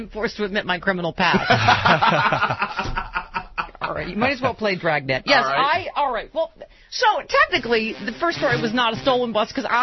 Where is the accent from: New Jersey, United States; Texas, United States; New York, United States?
New York, United States; I grew up in New York, and so I was already legal.